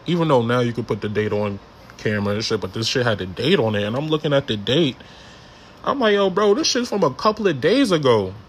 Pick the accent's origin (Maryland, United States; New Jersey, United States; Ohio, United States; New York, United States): New York, United States; Queens; So I tell the nigga, I'm from Southside, Queens, bro.